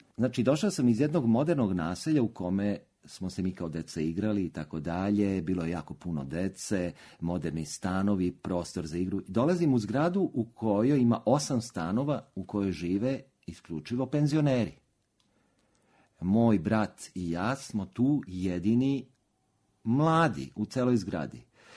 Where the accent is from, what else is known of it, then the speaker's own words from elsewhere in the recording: Belgrade, Serbia; Ja sam odrastao na Konjarniku, u Šumicama. To je jedan novi deo Beograda koji je potpuno izgrađen 60. i 70. godina. Jedno moderno naselje sa svim ondašnjim komforom. Mi smo živjeli u lepom modernom stanu